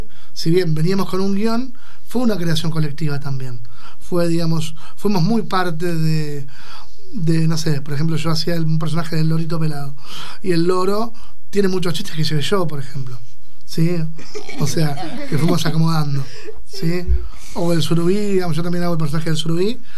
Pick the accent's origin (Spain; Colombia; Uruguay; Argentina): Argentina; Mar del Plata, Buenos Aires Province; yo no fui a Mar del Plata, yo soy de Mar del Plata